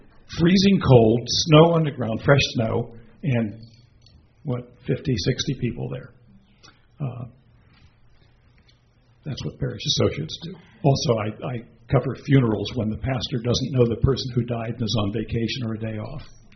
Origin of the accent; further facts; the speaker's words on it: Akron, Ohio, United States; I grew up in Akron, Ohio, where there was the lovely aroma of rubber mills in the air every day.